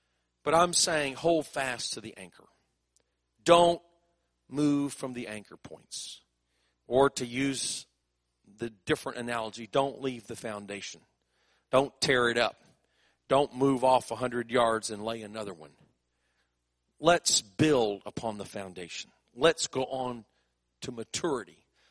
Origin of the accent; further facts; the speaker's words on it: South Korea; moved away; I grew up in Korea where my parents were missionaries.